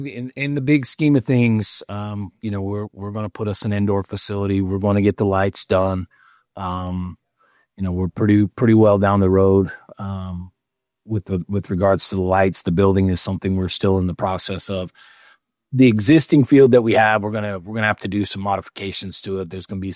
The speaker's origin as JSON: {"language": "English", "region": "New Mexico", "country": "United States", "said": "I'm from New Mexico. We've been out here since 2017."}